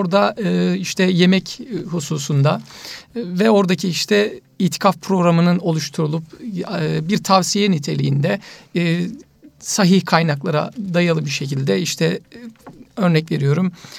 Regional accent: Konya, Turkey; ben Konyalıyım Konya'da girmiştim. Bütün Konya manzarasını görmüştüm.

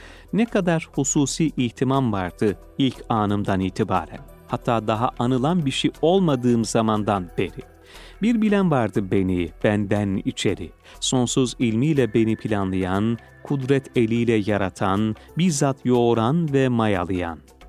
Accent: Istanbul, Turkey; born there; 1979 yılında İstanbul'da doğdum.

